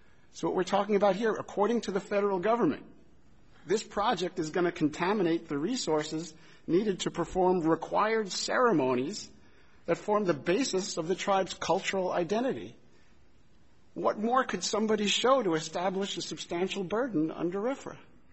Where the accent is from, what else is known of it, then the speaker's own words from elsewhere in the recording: Arizona, United States; Now, I'm from Arizona.